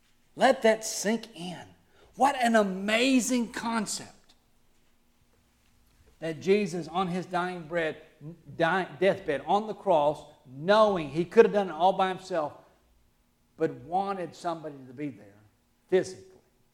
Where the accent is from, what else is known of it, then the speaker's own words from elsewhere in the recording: Alabama, United States; accent: Alabama; moved away; have been away from Alabama, you can't take Alabama out of me. It just comes out in my voice, in my accent. It comes out the way I talk.